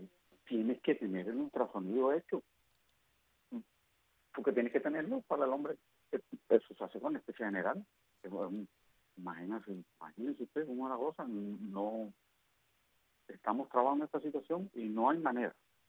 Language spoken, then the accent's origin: Spanish; Cuba; nosotros como ciudadanos cubanos